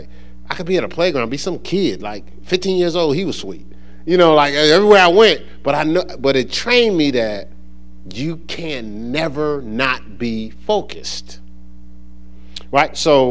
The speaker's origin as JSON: {"language": "English", "region": "New Jersey", "country": "United States", "tie": "born or raised there", "said": "growing up in New Jersey"}